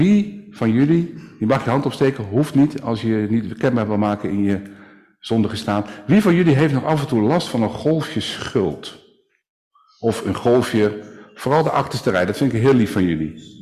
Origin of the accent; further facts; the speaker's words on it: South Holland, Netherlands; born there; net als in Dordrecht, vlakbij waar ik geboren ben